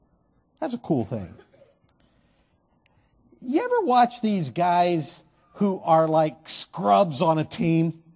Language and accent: English; Cleveland, Ohio, United States; You know, obviously growing up in Cleveland, you know, I watched as Cavaliers finally won that championship after long years of the Cleveland drought.